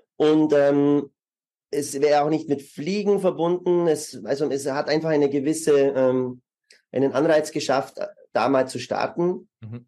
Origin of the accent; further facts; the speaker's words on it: Germany; Ich selber habe Sport studiert in München. Ich bin ursprünglich Deutscher.